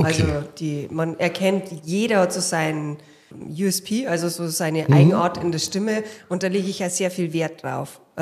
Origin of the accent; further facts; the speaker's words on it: Waldsassen, Bavaria, Germany; Ich stamme ursprünglich aus der Oberpfalz.